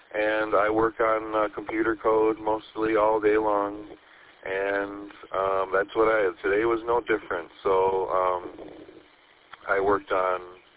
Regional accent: Saginaw, Michigan, United States; I'm from Saginaw, coming at you from the Saginaw of your repeaters there.

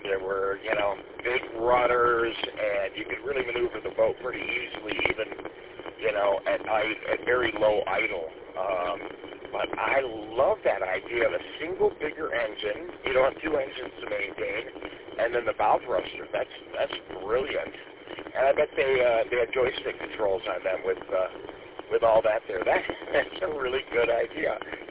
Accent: Paw Paw, Michigan, United States; I grew up in the west side of the state. I grew up in Pawpaw, so a friend of mine always had a boat out in Lake Michigan

